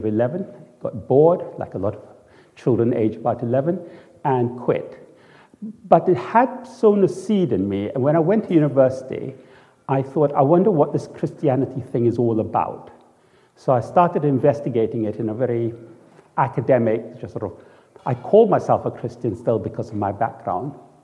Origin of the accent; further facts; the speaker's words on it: Singapore; I come from Singapore. Singaporeans love food.